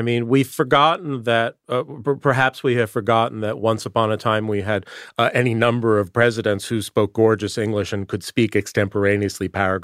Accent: United States; I'm patriotic American.

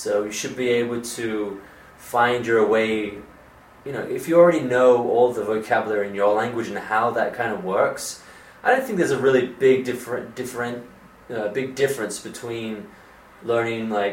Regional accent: Perth, Western Australia, Australia; So, I'm from Perth.

